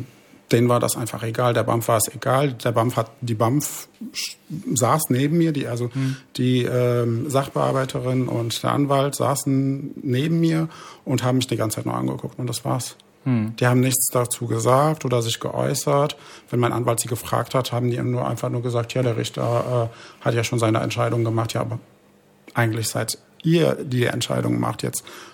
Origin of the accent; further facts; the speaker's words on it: Algeria; now in Germany; Das hat man schon in meiner Heimat gemacht